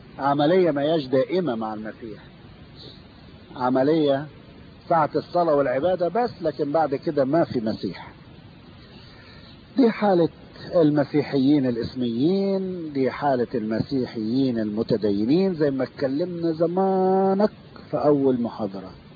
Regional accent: Egypt; now in Australia; في فرق بين الجبال عندنا في مصر والجبال هنا في البلاد الاوروبية، او كانت في استراليا زي ما شفتها. انا اول ما وصلت استراليا، حتى لما جيت هنا زمان سنة 70 طلعت اوروبا

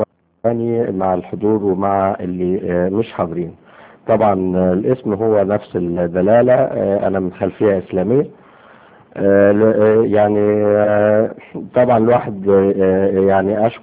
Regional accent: Egypt; المفروض انه بيقع برضه لينا كمصريين وخاصة اللي موجودين في الخارج

